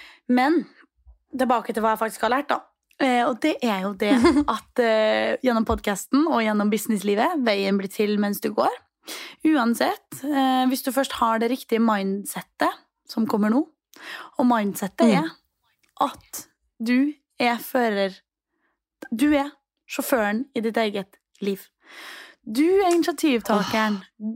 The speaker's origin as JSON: {"language": "Norwegian", "town": "Trondheim", "region": "Trøndelag", "country": "Norway", "said": "Når jeg var hjemme I Trondheim"}